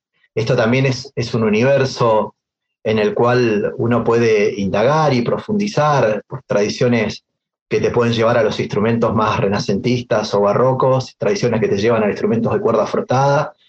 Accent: Corrientes, Argentina; yo soy correntino. Nosotros los correntinos nos criamos con sonoridades del chamamé, de la música del litoral.

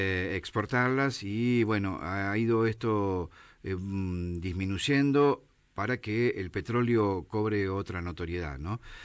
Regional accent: Bariloche, Río Negro, Argentina; soy de Bariloche.

